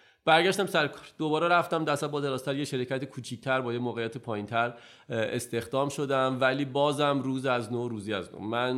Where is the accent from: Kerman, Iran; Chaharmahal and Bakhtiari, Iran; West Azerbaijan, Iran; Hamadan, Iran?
Hamadan, Iran; now in Tehran, Iran; داستان زندگی من برمیگرده به این که من از همدان اومدم تهران، تصمیم گرفتم اینجا درس بخونم